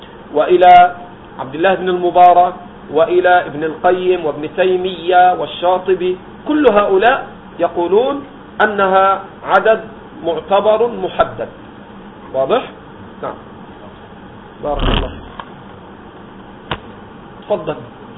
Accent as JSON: {"language": "Arabic", "country": "Egypt", "said": "وقتلوا هناك عندنا في مصر وغدر بهم"}